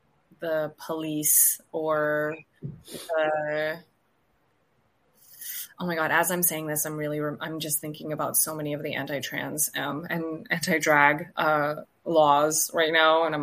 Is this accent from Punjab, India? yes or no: yes; Punjab, India; now in California, United States; being in California, it's very different from growing up in Punjab